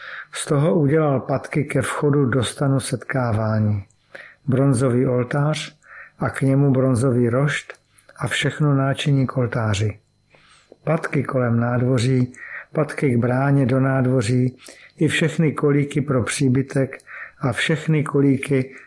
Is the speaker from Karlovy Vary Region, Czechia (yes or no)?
yes; Karlovy Vary Region, Czechia; a narodil jsem se v létě 1966 do křesťanské rodiny. Vyrůstal jsem na Karlovarsku a duchovně v prostředí církve bratrské.